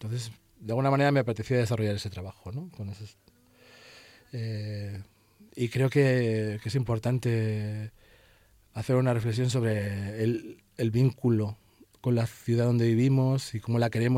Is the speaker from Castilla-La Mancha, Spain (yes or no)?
no; Alcorcón, Community of Madrid, Spain; yo soy de Alcorcón, he crecido en Madrid